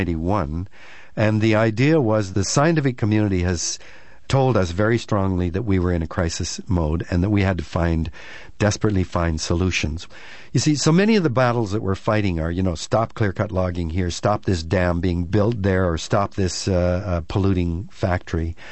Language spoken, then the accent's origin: English; Canada; also born or lived in United States; I can't tell you how painful that was to me as a Canadian, especially because I lived in the States for 8 years